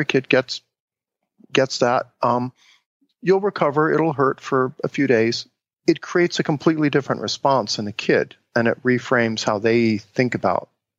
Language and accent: English; Cincinnati, Ohio, United States; born or raised there